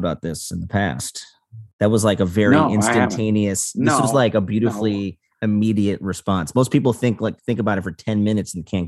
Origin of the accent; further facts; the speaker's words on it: Chicago, Illinois, United States; one of my good friends who I grew up with in Chicago is now a chef in Viroqua, Wisconsin.